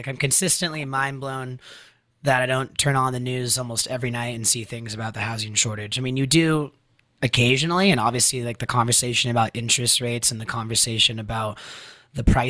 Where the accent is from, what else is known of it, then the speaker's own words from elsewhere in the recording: Santa Clarita, California, United States; I mean, you know, you and me, Alec, we grew up in Santa Clarita, which is like an amazing community in Northern LA.